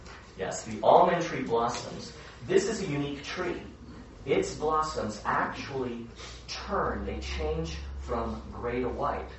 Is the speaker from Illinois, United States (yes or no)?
yes; Chicago, Illinois, United States; I was raised in Chicago. Actually, Darren is also from Chicago.